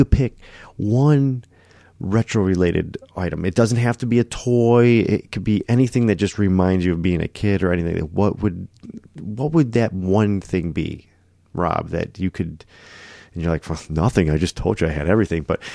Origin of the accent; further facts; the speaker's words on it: Buffalo, New York, United States; we growing up in Buffalo, we had, you know, real snowy winters.